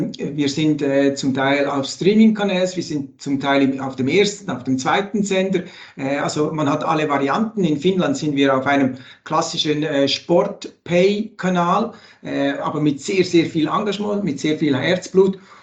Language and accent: German; Switzerland; ich als Schweizer